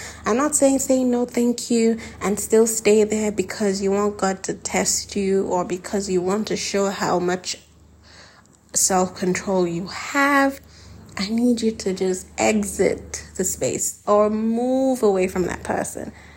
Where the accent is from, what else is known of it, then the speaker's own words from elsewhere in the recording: Nigeria; now I'm Nigerian, so I'm going to say it the Nigerian way.